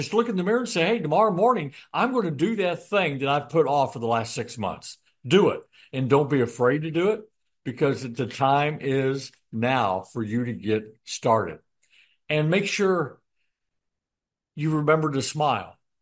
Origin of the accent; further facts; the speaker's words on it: Illinois, United States; He grew up next to the state that I grew up in Indiana. I grew up in Illinois